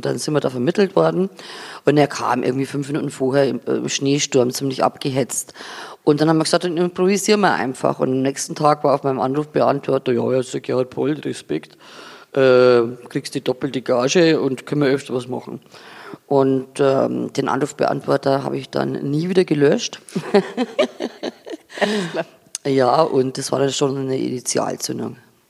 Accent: Sulzbach, Bavaria, Germany; ich komme aus der Oberpfalz, aus einem Dorf, das heißt Sulzburg. Ganz ehrlich, das ist auch nicht das Zentrum.

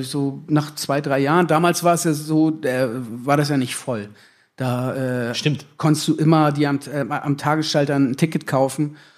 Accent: Schenefeld, Schleswig-Holstein, Germany; Richtig, ich komme aus Schenefeld, ein kleines, verschlafenes Örtchen am Stadtrand.

